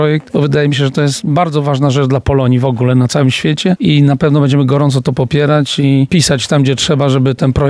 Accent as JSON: {"language": "Polish", "town": "Toruń", "region": "Kuyavian-Pomeranian Voivodeship", "country": "Poland", "lives_now": "Paris, France", "said": "Przyjechałem z Paryża, pochodzę z Torunia w ogóle"}